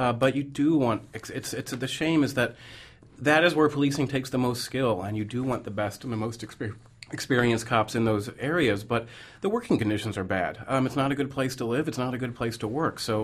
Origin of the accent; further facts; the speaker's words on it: Chicago, Illinois, United States; also born or lived in Boston; now in New York, United States; I grew up in Chicago, I lived in Boston, and now New York.